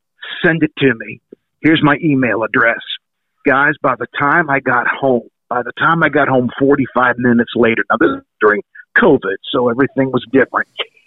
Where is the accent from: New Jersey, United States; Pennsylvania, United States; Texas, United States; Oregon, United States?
Pennsylvania, United States; Monroeville; I am a Pittsburgher, born and raised in Monroeville.